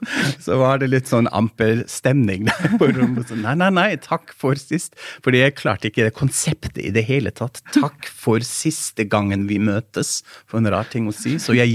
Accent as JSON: {"language": "Norwegian", "country": "Germany", "second_language": "Norwegian", "said": "jeg fant ut ganske fort at som tysker kan man også bløffe seg gjennom på norsk"}